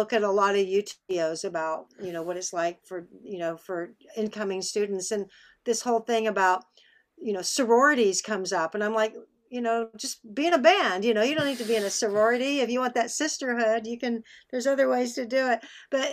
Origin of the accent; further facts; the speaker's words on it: Austin, Texas, United States; one of the things I love about growing up in Austin